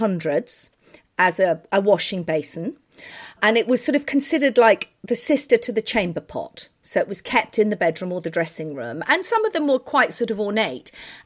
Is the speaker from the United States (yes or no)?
no; United Kingdom; I'm not saying that we're scummy British people, but we don't have those bidets.